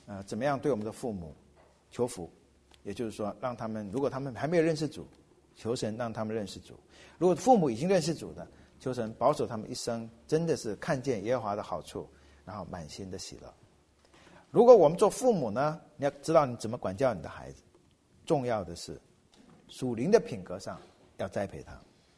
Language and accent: Chinese; Taiwan; 如果你记得不错，你不记得，我们台湾人都记得，因为中美建交就是台湾跟美国断交